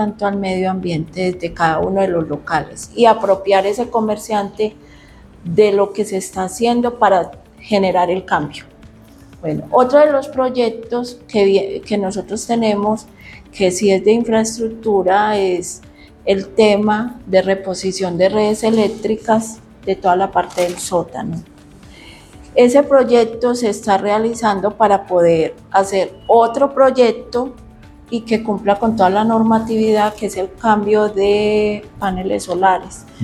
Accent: Antioquia, Colombia; Uno pensaría que por ser país, somos paisas, todos la conocen.

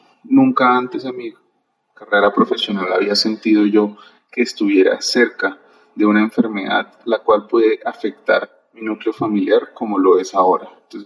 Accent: Montería, Córdoba, Colombia; en el sitio de donde yo vengo, donde nace y crece toda mi familia, que es en Montería

